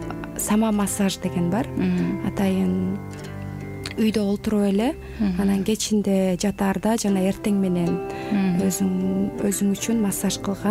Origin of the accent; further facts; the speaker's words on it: Taldybulak, Talas Region, Kyrgyzstan; Мен негизи Таластын кызы болом. Анан ошо Талас райондогу ошо Талдыбулак деген айылда негизи туулуп өскөн ошол жерде.